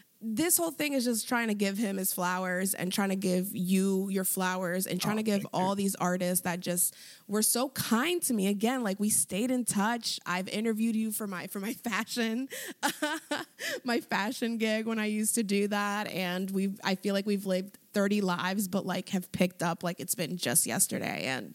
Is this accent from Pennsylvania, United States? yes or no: yes; Philadelphia, Pennsylvania, United States; I'm from Philly.